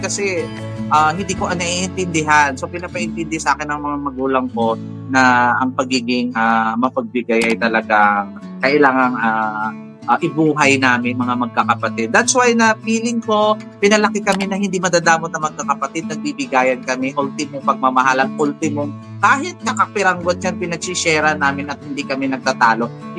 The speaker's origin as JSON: {"language": "Tagalog", "town": "Madalag", "region": "Western Visayas", "country": "Philippines", "tie": "born or raised there", "said": "Hindi, I'm from Madalag, Aklan. Tapos doon din ako malapit din yung school ko sa bahay namin."}